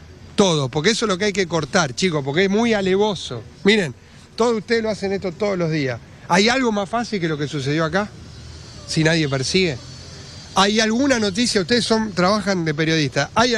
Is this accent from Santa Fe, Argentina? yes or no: yes; Rosario, Santa Fe, Argentina; Exijamos como rosarinos que nos cuiden como nos tienen que cuidar.